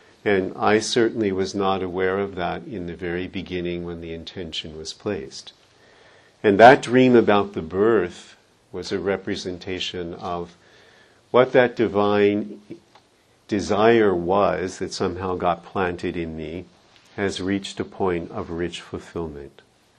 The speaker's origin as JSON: {"language": "English", "country": "United States", "said": "You know, I'm an average guy, I'm American, grew up in an Irish Catholic family."}